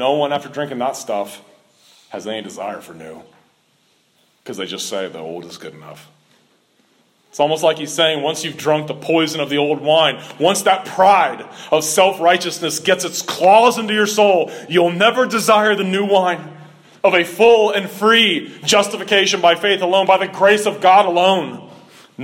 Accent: Cincinnati, Ohio, United States; Y'all ever heard this? I've heard this a lot growing up in Cincinnati.

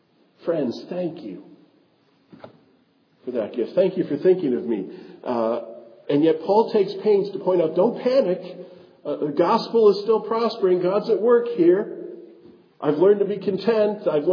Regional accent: Middleton, Wisconsin, United States; Whereas growing up in Middleton, Wisconsin, you rarely ran into a con man.

